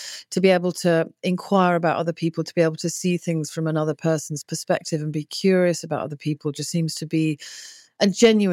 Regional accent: England, United Kingdom; it's way more other when you get here as a English person. It's odd and stranger.

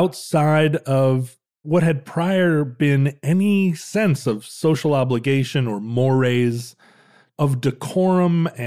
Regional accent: Alaska, United States; I grew up in Alaska during a pretty wild time in Alaska's history.

